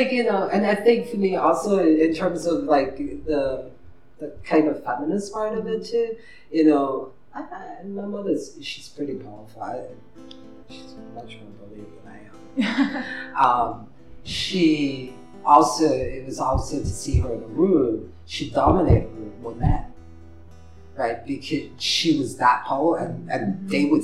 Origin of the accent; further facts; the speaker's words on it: Guyana; especially growing up in Guyana, in South America